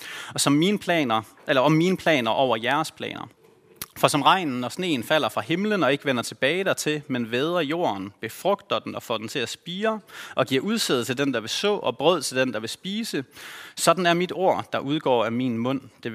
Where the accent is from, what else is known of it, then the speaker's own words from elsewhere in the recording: Ølgod, Region of Southern Denmark, Denmark; Jeg er vokset op her i Ølgod LM som barn.